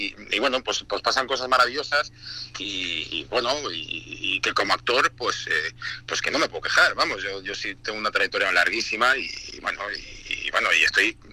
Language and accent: Spanish; Spain; Como español que quería interpretarlo